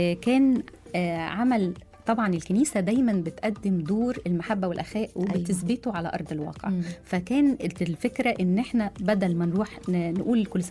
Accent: Shubra, Cairo Governorate, Egypt; born there; عشان أنا برضو مولودة في شبرا

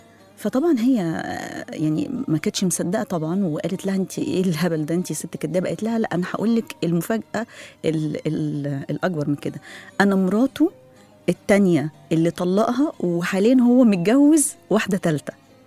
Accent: Egypt; لأنه إحنا بطبيعتنا كمصريين إحنا متعودين على شكل الأسرة

